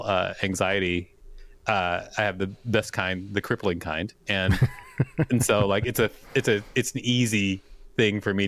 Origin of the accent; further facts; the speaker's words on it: Minneapolis, Minnesota, United States; I'm from Minneapolis too, so I've been thinking about it myself.